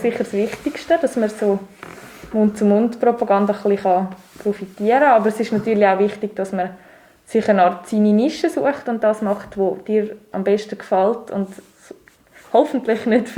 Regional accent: Einsiedeln, Schwyz, Switzerland; Dort tue ich halt gerne so ein bisschen meine Heimat einfach festhalten.

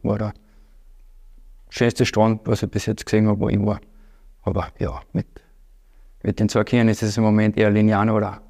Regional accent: Spittal an der Drau, Carinthia, Austria; Ich bin gebürtiger Spitaler.

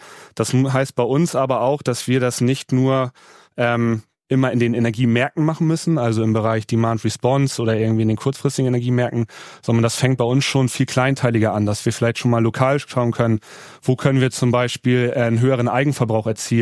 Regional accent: Schleswig-Holstein, Germany; Und ich habe mich heute ins schönste Bayern-Outfit geschmissen als Schleswig-Holsteiner.

